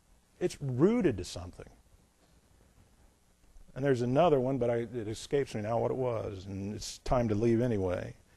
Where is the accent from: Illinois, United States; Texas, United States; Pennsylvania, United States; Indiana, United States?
Indiana, United States; now in North Carolina, United States; I have no problem with diversity. I'm from Indiana.